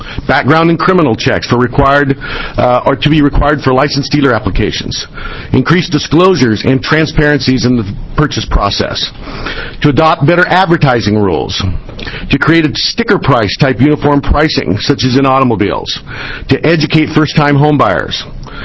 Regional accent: Portland, Oregon, United States; I'm from Portland.

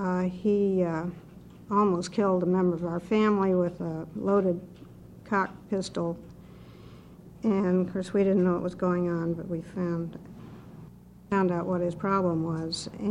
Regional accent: Beaverton, Oregon, United States; from Beaverton, Washington County.

